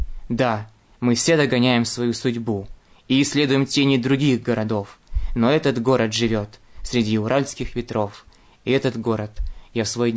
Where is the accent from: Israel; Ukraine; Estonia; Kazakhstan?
Kazakhstan; now in Yekaterinburg, Russia; потому что я сам приехал из Казахстана, из маленького города. Приехал сюда, в Екатеринбург, почти 2 года назад, так сказать.